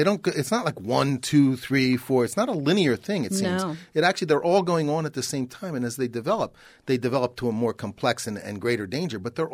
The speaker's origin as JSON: {"language": "English", "town": "Philadelphia", "region": "Pennsylvania", "country": "United States", "tie": "born or raised there", "said": "I grew up in Philadelphia. Mm-hmm. And, you know, we had very, very strictly segregated neighborhoods"}